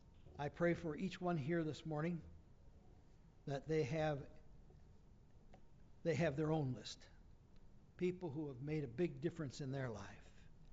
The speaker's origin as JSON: {"language": "English", "region": "South Dakota", "country": "United States", "tie": "born or raised there", "said": "Where I come from, I grew up in South Dakota. There's not a lot of us."}